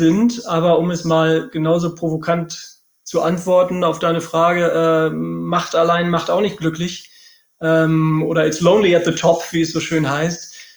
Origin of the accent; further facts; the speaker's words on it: Lübeck, Schleswig-Holstein, Germany; now in Bielefeld, Germany; Bin ja auch gebürtiger Lübecker, um es an dieser Stelle nochmal zu erwähnen.